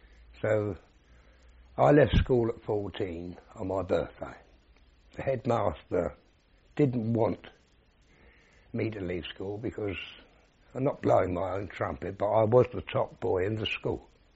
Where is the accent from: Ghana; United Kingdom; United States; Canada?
United Kingdom; Canning Town, London; I was born in Canning Town.